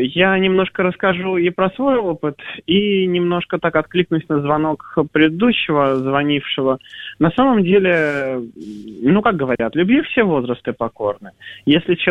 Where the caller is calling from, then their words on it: Moscow, Russia; Я из Москвы звоню.